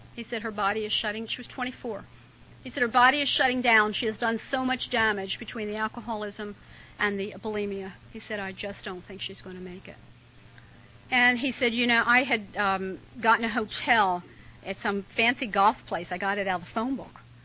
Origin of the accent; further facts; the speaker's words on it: Maryland, United States; Hey, I'm from Harford County.